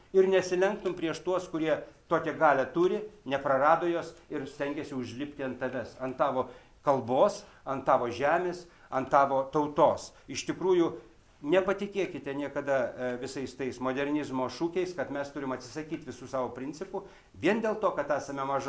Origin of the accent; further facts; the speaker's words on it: Papiškės, Vilnius County, Lithuania; born there; Ir štai, aš gimiau Papiškių kaime, Švenčionių rajone.